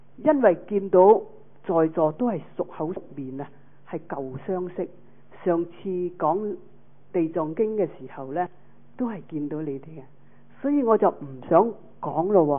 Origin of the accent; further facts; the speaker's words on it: Hong Kong; 那我们香港人说呢就是饭盒。